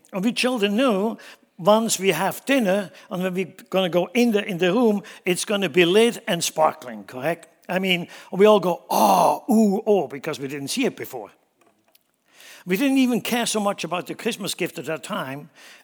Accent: Switzerland; English is a second language; now in United States; But primarily, I grew up in Switzerland, so we have our traditions. I came over here

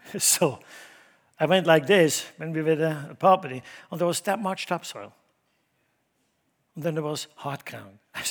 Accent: Switzerland; accent: Swiss; English is a second language; I never apologize for my accent. Never. If you want to challenge me, speak Swiss to me. I do just fine.

